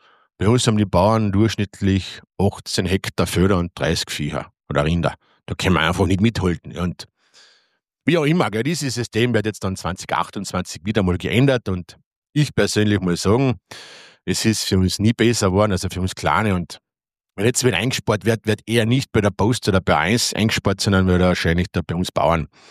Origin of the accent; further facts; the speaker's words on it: Austria; Aber sonst sind wir Österreicher noch hinten angefahren